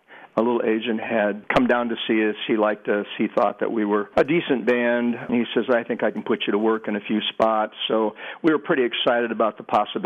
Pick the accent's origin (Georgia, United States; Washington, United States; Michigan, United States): Washington, United States; I grew up in Yakima Valley, basically, you know, from about age 6 until 16.